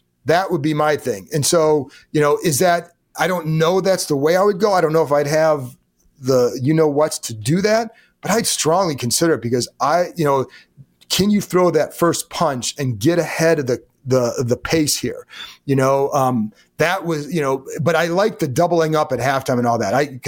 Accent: Cleveland, Ohio, United States; I mean, I grew up in Cleveland. I saw it all the time, right?

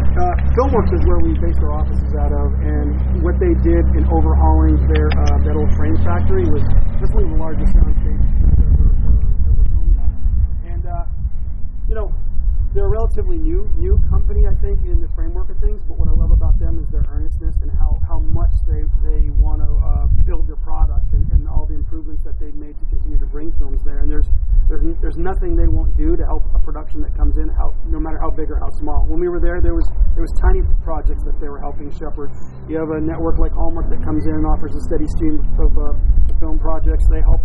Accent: Vermont, United States; I grew up in Vermont, and Vermont doesn't have a professional team, so you've got lots of the communities wrap their love around different teams in different places.

